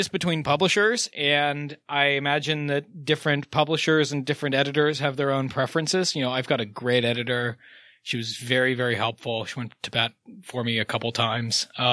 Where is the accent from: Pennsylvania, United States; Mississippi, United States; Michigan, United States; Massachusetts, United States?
Pennsylvania, United States; because I grew up in Pennsylvania